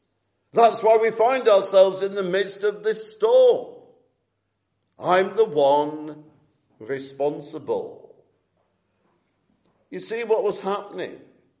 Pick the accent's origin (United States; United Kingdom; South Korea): United Kingdom; Morecambe, North West England; in my old home church, I was brought up in Morecambe.